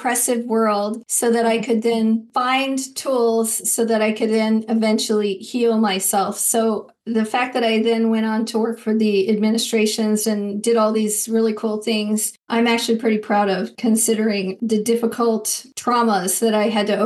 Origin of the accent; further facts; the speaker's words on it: Arizona, United States; So again, I'm Mexican. I grew up in Arizona and I grew up poor.